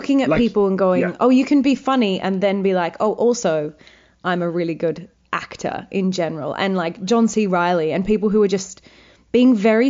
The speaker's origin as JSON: {"language": "English", "town": "Wagga Wagga", "region": "New South Wales", "country": "Australia", "said": "you know, I'm from Wagga Wagga."}